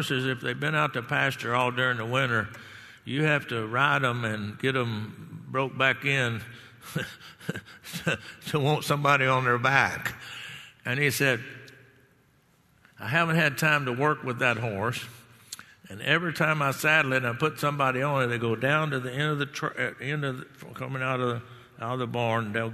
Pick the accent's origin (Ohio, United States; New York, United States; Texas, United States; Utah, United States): Texas, United States; Of course, I'm born and raised in Texas.